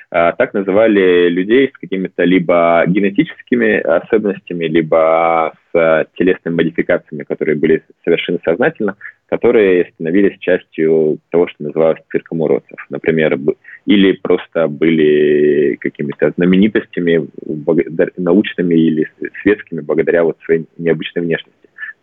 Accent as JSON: {"language": "Russian", "town": "Irkutsk", "region": "Irkutsk Oblast", "country": "Russia", "said": "А я сам из Иркутска, и это почти Новосибирск"}